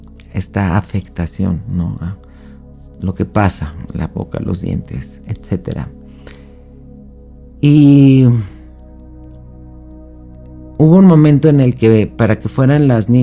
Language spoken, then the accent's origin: Spanish; Mexico; En México, de donde yo soy, hay una universidad que se abrió